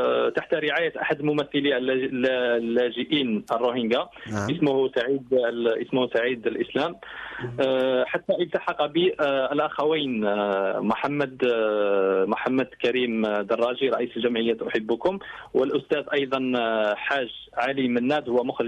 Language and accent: Arabic; Algeria; كوني جزائري مع مع مع المهنة طبيب جاي